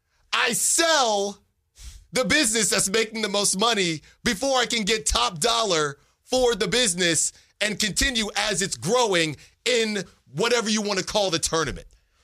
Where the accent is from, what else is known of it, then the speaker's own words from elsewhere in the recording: California, United States; I know I came from the Bay